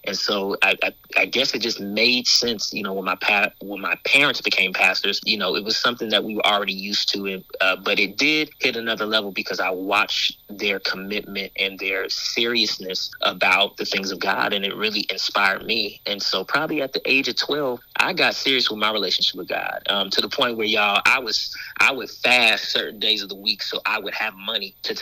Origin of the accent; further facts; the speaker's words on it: Seattle, Washington, United States; I am originally from Seattle with southern roots in Georgia. So my folks are from Georgia, Macon and Valdosta, Georgia. And so I'm a Northwest boy, a city boy